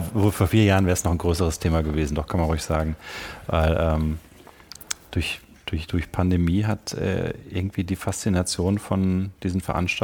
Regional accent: Germany; moved away as an adult; now in Vienna, Austria; Ich kam ja als Piefke nach Österreich, nach Wien, noch relativ unbeleckt, kannte Wien kaum.

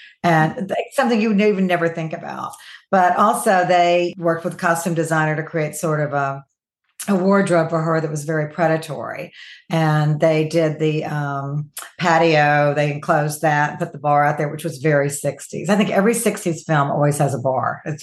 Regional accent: the South, United States; I'm of course from the South, if you can pick up from my accent

